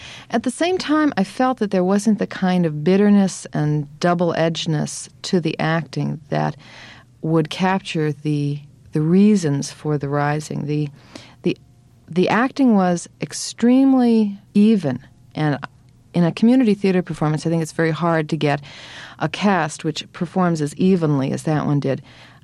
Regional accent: United States; As an American, you begin to feel like blobs of speech are coming out of your mouth.

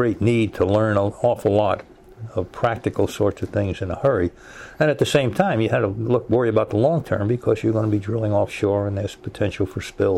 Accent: New York City, New York, United States; I grew up in the Bronx. A kid in the East Bronx. Went to school and so on.

